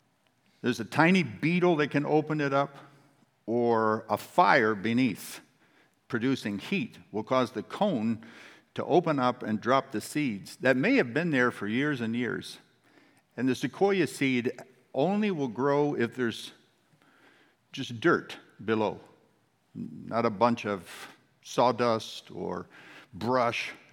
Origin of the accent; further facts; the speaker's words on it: California, United States; So I grew up in the San Joaquin Valley, this large valley over 400 miles long, 150 miles wide in California.